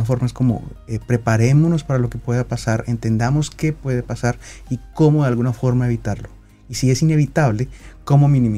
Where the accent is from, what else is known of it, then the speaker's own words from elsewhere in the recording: Colombia; yo soy colombiano